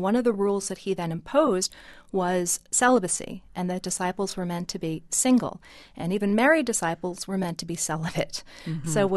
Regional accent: Connecticut, United States; born there; I was born in Connecticut.

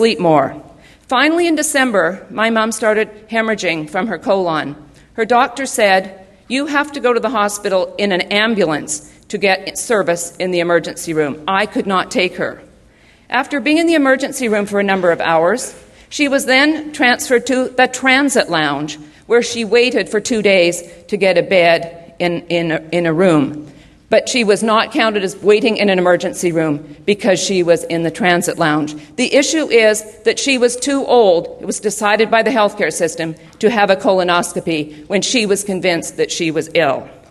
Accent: Vancouver, British Columbia, Canada; I'm from Vancouver, Canada. I was home 3 years ago visiting my mom.

